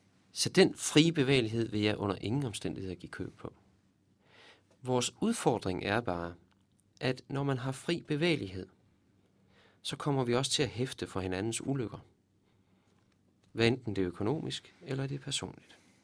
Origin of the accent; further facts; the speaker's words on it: Viborg, Central Denmark Region, Denmark; also born or lived in Holstebro; Jamen jeg er født i Holstebro, men har boet i Viborg hele mit liv. Og er viborgenser.